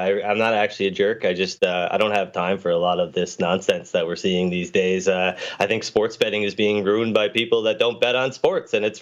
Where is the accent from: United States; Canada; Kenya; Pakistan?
Canada; I come from Canada, and you probably tell by the accent